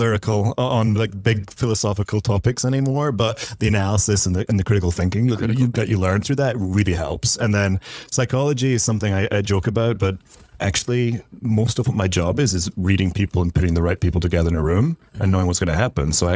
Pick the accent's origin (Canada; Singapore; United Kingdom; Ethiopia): United Kingdom; Scotland; moved away as an adult; now in Minneapolis, United States; I'm not. I'm originally from Scotland.